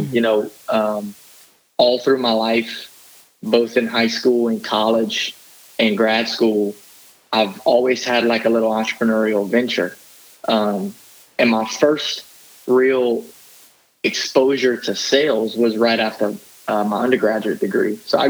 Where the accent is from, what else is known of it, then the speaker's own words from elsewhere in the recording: St. Martinville, Louisiana, United States; And so I usually say I'm from St. Martinville.